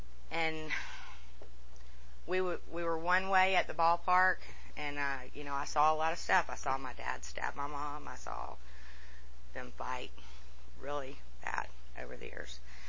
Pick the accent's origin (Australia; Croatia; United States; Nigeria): United States; Brookhaven, Georgia; I grew up in Brookhaven. My house, literally, you could walk to the Brookhaven MARTA station from my house.